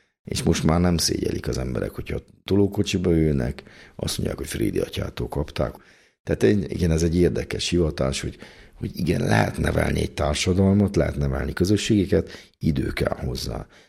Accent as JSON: {"language": "Hungarian", "town": "Sândominic", "region": "Harghita", "country": "Romania", "tie": "born or raised there", "said": "kamiliánus atya vagyok, Székelyföldön születtem, Csíkszentdomokoson"}